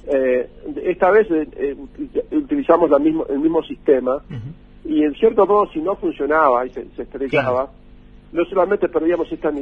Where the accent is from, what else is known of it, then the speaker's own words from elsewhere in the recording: Argentina; somos muchos los argentinos en la NASA, no soy yo el único.